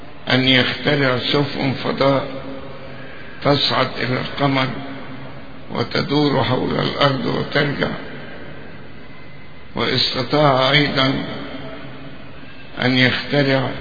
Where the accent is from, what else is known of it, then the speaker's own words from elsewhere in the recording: Egypt; مصلين في هذه المناسبة من اجل بلادنا مصر ان يسود فيها السلام والامان والاستقرار وأن يتحسن اقتصادنا.